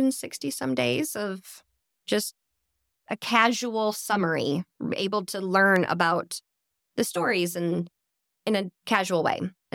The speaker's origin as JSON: {"language": "English", "region": "Illinois", "country": "United States", "moved": "yes", "said": "I'm from Illinois, Northern Illinois, might as well be Wisconsin. Little map dot village no one's ever heard of. And have been gone from there since 2011."}